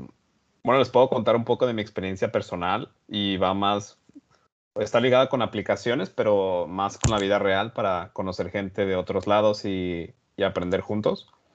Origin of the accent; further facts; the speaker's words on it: Mexico; cosa que como mexicano, oye, pues nos gusta el pan, ¿no?